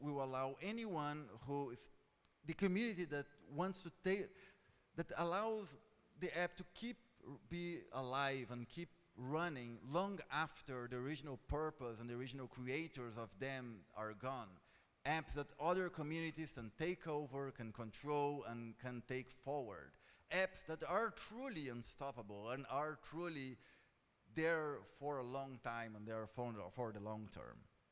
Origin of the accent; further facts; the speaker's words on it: Brazil; English is a second language; I come from Brazil, and in Brazil there's literally nothing that's more than 500 years old